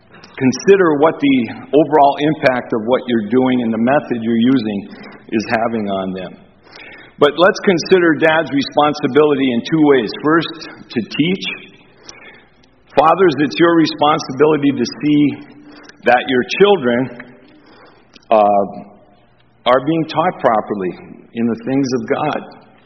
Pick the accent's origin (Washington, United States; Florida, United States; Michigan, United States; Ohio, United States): Michigan, United States; I remember growing up in Upper Michigan where there was hundreds of inches of snow every year.